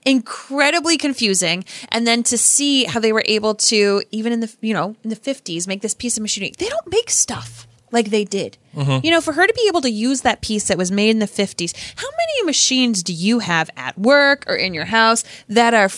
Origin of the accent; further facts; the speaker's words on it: Scotland, United Kingdom; Being Scottish myself, you know, seeing my family tartans